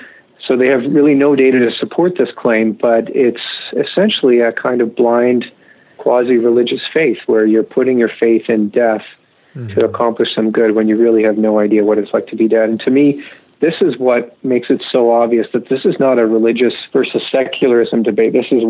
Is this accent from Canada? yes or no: yes; Canada; this requirement on the part of the college violates our charter rights as Canadian citizens.